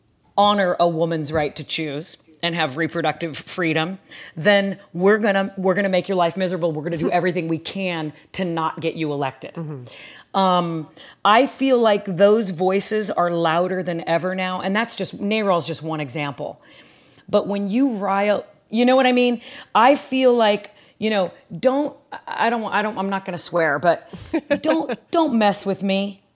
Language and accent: English; California, United States; And as a Californian, we weren't affected, but this is America.